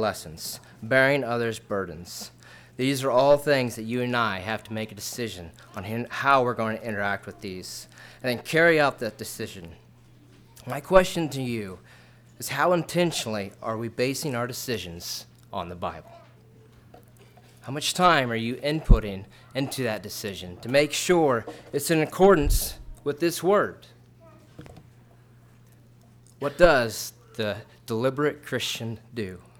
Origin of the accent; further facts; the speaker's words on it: Section, Kansas, United States; I grew up at Section, Kansas, so if I look familiar, that's why.